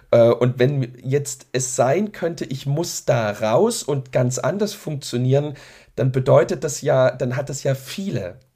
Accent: Saxony, Germany; so, ja, bei uns in Sachsen würde man vielleicht sagen, so meinen Dienst tun möchte.

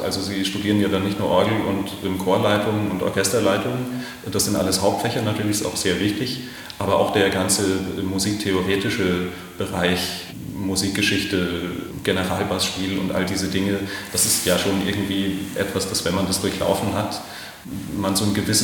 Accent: Bavaria, Germany; ich bin so ein bisschen im ländlichen Raum aufgewachsen in Franken

